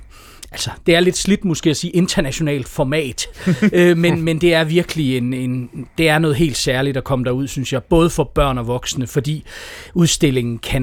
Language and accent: Danish; Aarhus, Central Denmark Region, Denmark; fordi jeg er en Aarhus-dreng, der har været derude rigtig meget i min barndom og ungdom